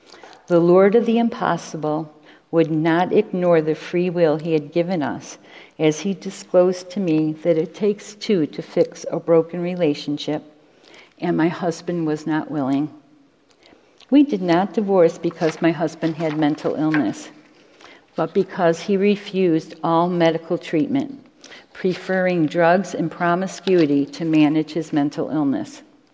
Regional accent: Rochester, New York, United States; the three of us left San Diego. We moved back to Rochester, New York, my hometown.

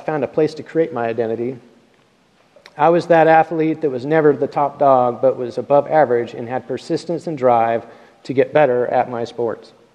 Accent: Grants Pass, Oregon, United States; I was born and raised in Grants Pass, Oregon.

